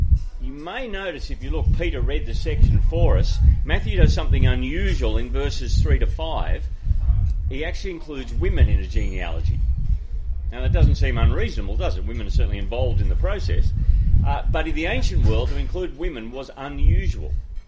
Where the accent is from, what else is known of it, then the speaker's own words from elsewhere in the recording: New South Wales, Australia; So the reason I grew up swimming in the Clarence River and being taken to a little Presbyterian church, etc., is I can go back to my great-great-grandmother who arrived here in 1852 with 7 children